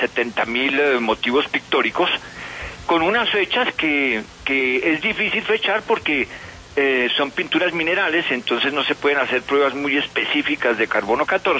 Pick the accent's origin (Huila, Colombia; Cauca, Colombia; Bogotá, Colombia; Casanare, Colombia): Bogotá, Colombia; born there; yo soy nacido en Bogotá, Cundinamarca.